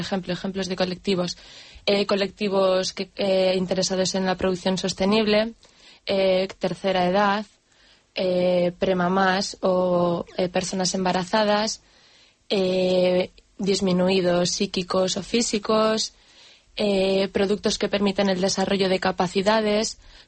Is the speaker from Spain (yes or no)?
yes; Barakaldo, Basque Country, Spain; Soy de Baracaldo, así que me pillo cerquita al centro.